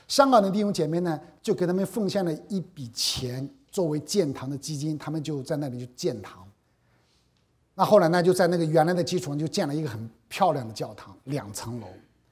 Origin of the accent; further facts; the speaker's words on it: North China, China; 那再加上我们是北方人，你知道北方人基本上吃的是白白胖胖的